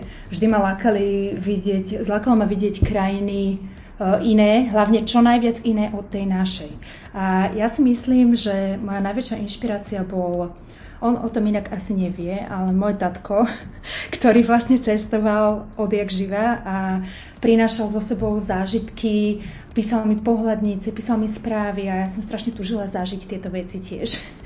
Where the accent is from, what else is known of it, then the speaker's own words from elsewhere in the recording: Bratislava, Bratislava Region, Slovakia; No, ja som z Bratislavy a aktuálne presne tak som v Bratislave.